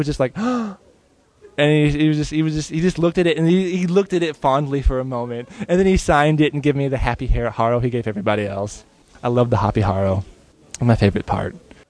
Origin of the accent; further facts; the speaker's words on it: Lexington, Kentucky, United States; Because I'm not from a big city. I'm from Lexington, Kentucky, which is like a big city.